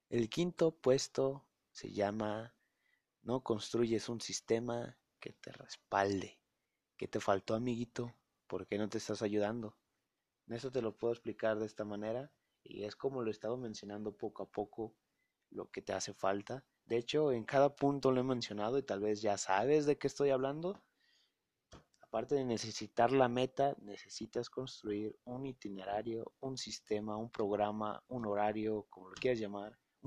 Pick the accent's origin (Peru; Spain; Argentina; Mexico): Mexico; Jalisco; de parte de México, de Jalisco, de donde soy yo